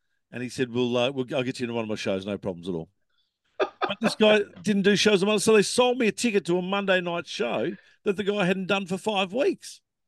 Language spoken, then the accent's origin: English; Australia; I said, you don't know me, but I'm from Australia.